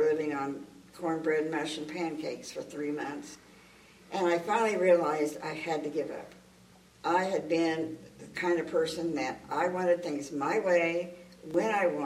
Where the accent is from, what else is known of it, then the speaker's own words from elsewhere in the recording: Kansas, United States; Then I lost my job, and I came back to Kansas, had to go back to my hometown, and I just hated it.